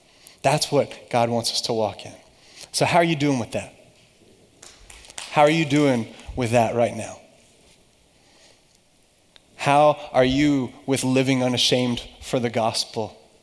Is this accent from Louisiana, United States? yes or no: yes; Louisiana, United States; I grew up in Louisiana, and when Hurricane Katrina hit, we came back, and after we evacuated, and everything was very different.